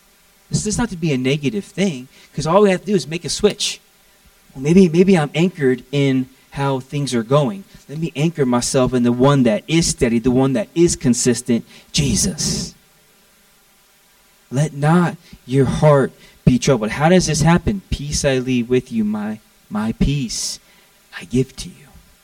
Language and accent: English; Florida, United States; I'm from Florida. We got storms in Florida.